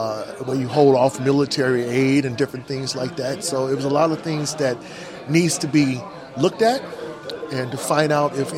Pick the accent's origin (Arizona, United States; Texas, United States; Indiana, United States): Indiana, United States; Merrillville; I'm from Merrillville, Indiana.